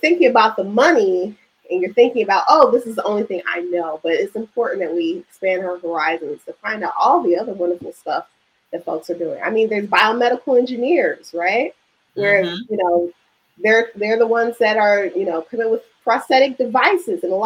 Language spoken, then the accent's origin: English; Chicago, Illinois, United States; I was very fortunate being growing up in Chicago